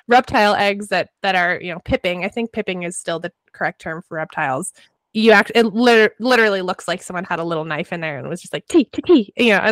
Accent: Colorado, United States; a mate down in southern Colorado. We're from Colorado.

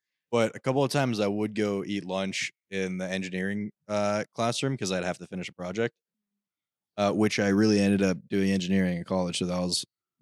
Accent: California, United States; Water polo? California.

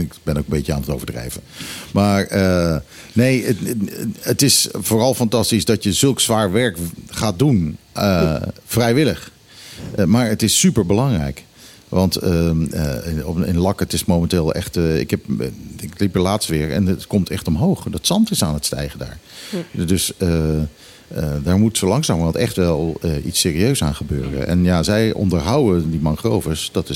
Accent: Curaçao; now in Bonaire; Ik heb als kind op Curaçao gewoond en ik wilde altijd terug. Ik wilde altijd terug naar de Antillen.

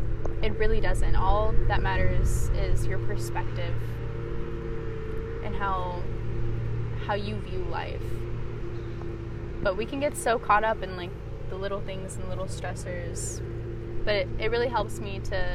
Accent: Akron, Ohio, United States; So I always said, you know, Akron, LeBron James, and like Dave Chappelle.

